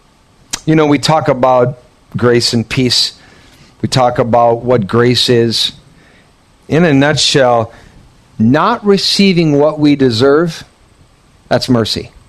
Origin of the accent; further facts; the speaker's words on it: United States; But I'm not a Filipino. I'm an American.